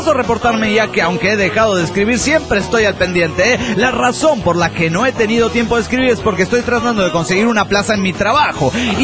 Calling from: La Paz, Bolivia; de La Paz, Bolivia.

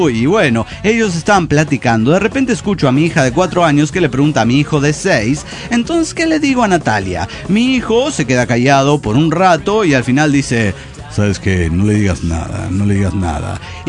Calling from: Guadalajara, Jalisco, Mexico; de Guadalajara, Jalisco, México.

